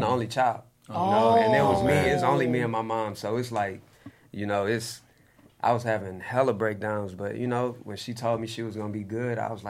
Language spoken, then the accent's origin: English; Houston, Texas, United States; I'm from Houston. H-Town.